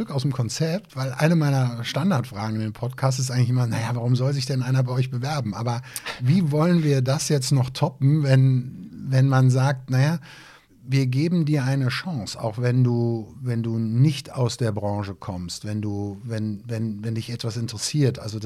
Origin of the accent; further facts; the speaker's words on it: Cologne, North Rhine-Westphalia, Germany; ich sag das mal, ich bin ja Kölner